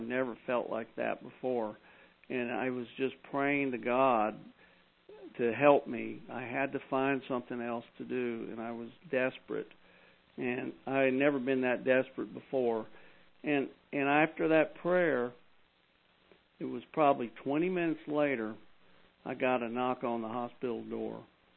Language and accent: English; Texas, United States; I grew up in Texas, and, you know, nearly everybody I knew was a rancher. My grandfathers were ranchers, you know, so it just... And I had a little small ranch myself